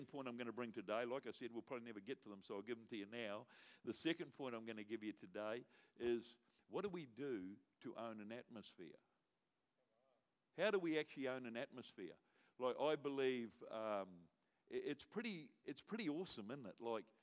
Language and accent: English; New Zealand; because I come from New Zealand